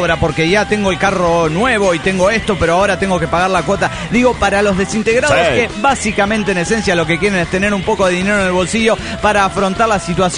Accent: Mexico City, Mexico; del DF mexicano.

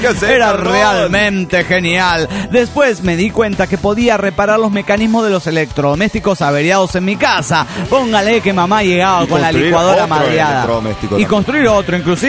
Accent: Bella Unión, Artigas, Uruguay; de Bella Unión, República Oriental del Uruguay

